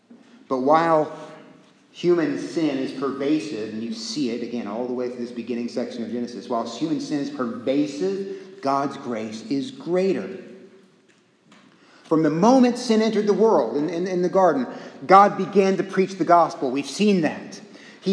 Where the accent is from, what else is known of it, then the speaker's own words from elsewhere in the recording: Corpus Christi, Texas, United States; I grew up in Corpus Christi.